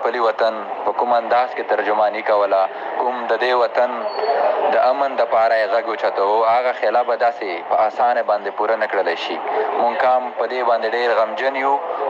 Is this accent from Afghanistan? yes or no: no; Khyber Pakhtunkhwa, Pakistan; زه د شمالي وزیرستان اوسیدونکی یم.